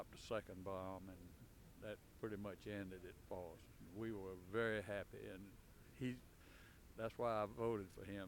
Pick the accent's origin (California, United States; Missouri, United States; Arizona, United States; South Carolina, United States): South Carolina, United States; Charleston; Charleston, South Carolina.